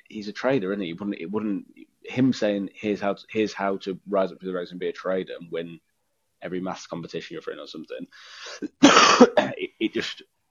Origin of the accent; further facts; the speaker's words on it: Ilford, London, United Kingdom; now in -; I grew up in Ilford. Listen. There you go. Is that good? He goes, listen.